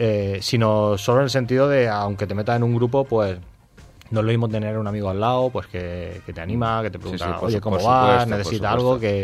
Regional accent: Granada, Andalusia, Spain; Hay una que me hace mucha ilusión hacer, que es mi tierra en Granada

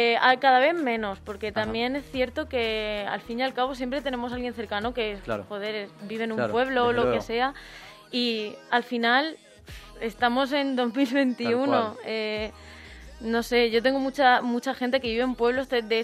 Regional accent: Jumilla, Region of Murcia, Spain; estoy haciendo con un equipo que son de allí, de mi pueblo, de Jumilla.

